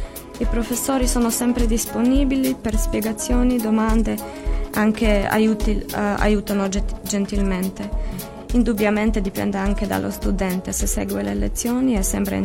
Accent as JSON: {"language": "Italian", "region": "Ljubljana", "country": "Slovenia", "second_language": "Italian", "lives_now": "Cagliari, Italy", "said": "Da Ljubljana, Slovenia."}